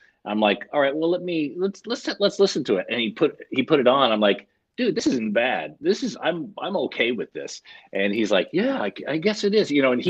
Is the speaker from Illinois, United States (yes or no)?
no; California, United States; Oh yeah. Not only that, they were playing clubs and stuff like that.